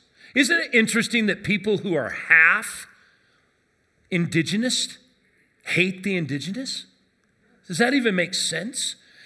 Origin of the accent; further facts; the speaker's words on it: Arvada, Colorado, United States; also born or lived in Denver; When I grew up in Arvada, we moved from North Denver.